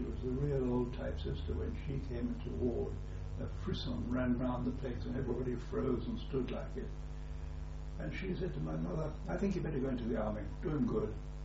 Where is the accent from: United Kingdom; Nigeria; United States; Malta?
United Kingdom; Burgess Hill, South East England; born there; I was born in Burgess Hill, London, August 1918. My father was Anglo-Argentinian, in that my grandfather had gone out to Argentina in the middle of the 1800s.